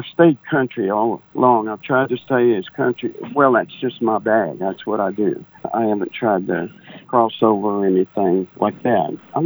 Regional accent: San Antonio, Texas, United States; But I was raised in San Antonio, Texas.

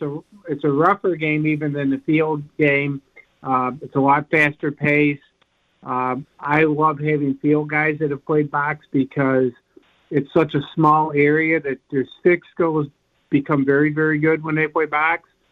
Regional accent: New York, United States; central New York, and the world championships were going to be held in Utica, New York. So right in my hometown, not far from my hometown

